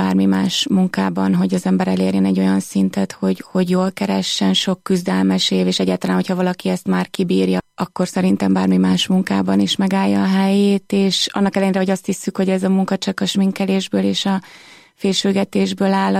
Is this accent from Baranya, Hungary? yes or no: no; Budapest, Hungary; also born or lived in Zemplén; Aztán 5 éves voltam, amikor egy kis faluból, egy kis zempléni faluból felköltöztünk Budapestre